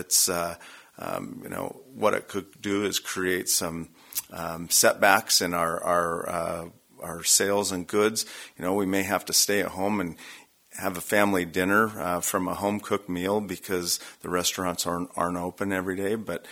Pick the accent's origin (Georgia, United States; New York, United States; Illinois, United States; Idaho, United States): Idaho, United States; Sandpoint; being born and raised in Sandpoint, I have a vision of what this place was, what it's been, and where it's going.